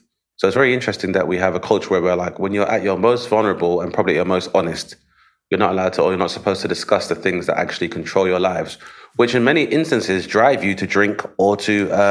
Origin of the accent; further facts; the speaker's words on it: United Kingdom; because obviously being British and being somewhat repressed